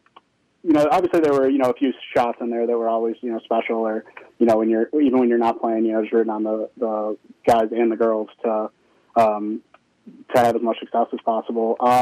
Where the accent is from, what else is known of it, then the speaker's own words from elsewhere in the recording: Livonia, Michigan, United States; So I'm from Livonia, Michigan.